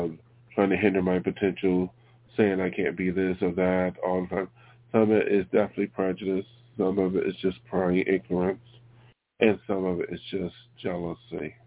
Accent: Buffalo, New York, United States; Past is over with my hometown, Buffalo. I might be going back there just to visit, but I'm not going back there.

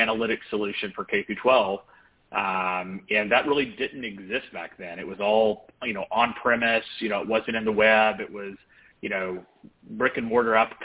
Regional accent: Poplarville, Mississippi, United States; I am from Mississippi, actually. I grew up in a tiny town of about 2,000 people called Poplarville. It's about an hour from the coast.

